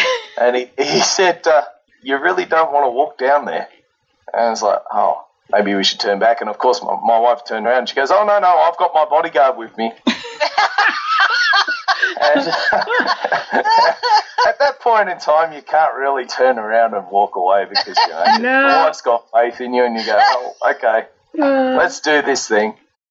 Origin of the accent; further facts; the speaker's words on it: Australia; I was from Australia.